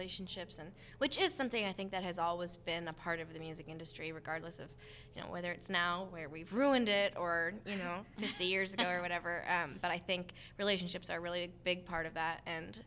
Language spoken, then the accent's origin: English; Chicago, Illinois, United States; I'm from Chicago, Illinois, and I also play guitar and mandolin.